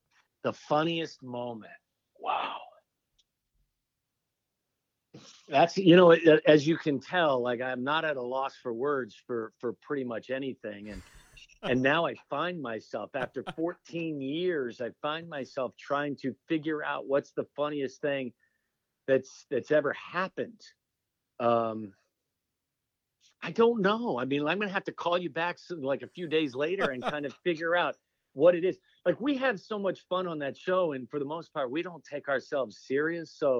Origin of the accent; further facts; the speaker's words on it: Cincinnati, Ohio, United States; I've been doing this since I was 8 years old, growing up in Cincinnati, Ohio.